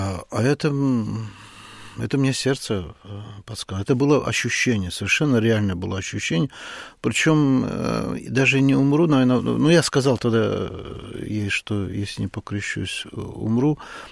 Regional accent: Baku, Azerbaijan; Я коренной бакенец.

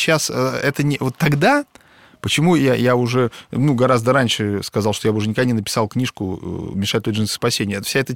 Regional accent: Kostanay, Kostanay Region, Kazakhstan; вспоминал свою там вот мой родной город Кустанай в Северном Казахстане

